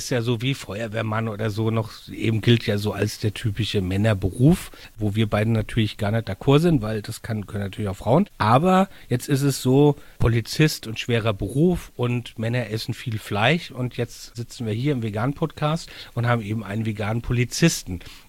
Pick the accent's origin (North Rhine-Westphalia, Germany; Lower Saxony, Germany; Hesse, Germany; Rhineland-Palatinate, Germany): Rhineland-Palatinate, Germany; Mainz; letztendlich in meiner Heimatstadt Mainz.